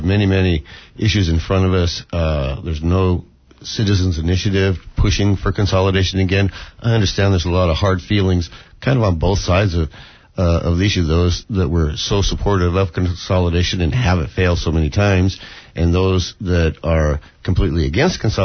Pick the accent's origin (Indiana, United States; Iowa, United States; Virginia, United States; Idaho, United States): Iowa, United States; I grew up in Iowa, 99 counties in that little bitty state, and all of the county seats, everyone functioned really quite well.